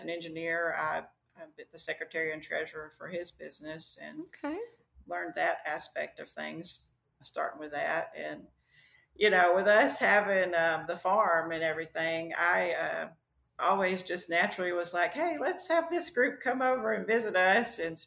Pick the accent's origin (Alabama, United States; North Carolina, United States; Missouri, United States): Alabama, United States; Hartselle; So I grew up in Hartselle, actually, but I did move away for a little while and went to college in Tennessee.